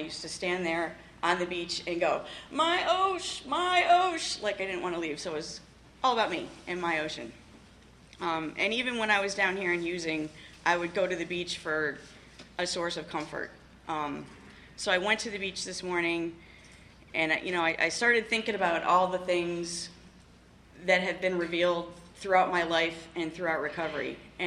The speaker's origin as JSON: {"language": "English", "town": "Glen Burnie", "region": "Maryland", "country": "United States", "said": "I am from the Bay Area of Maryland, which is like Glen Burnie and Annapolis and around in there."}